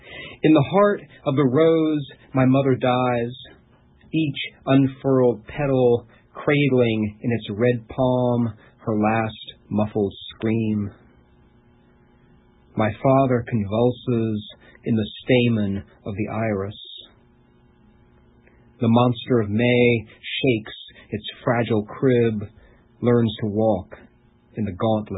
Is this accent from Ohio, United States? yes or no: no; Asheville, North Carolina, United States; Shuffled around between a couple of households, but ended up there when I was five. Yeah, outside. Grew up outside Asheville.